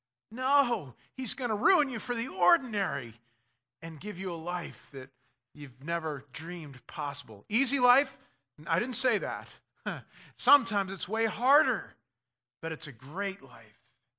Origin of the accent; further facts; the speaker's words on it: Armonk, New York, United States; I went to my the church's 25th anniversary where I grew up in Armonk, New York, right near White Plains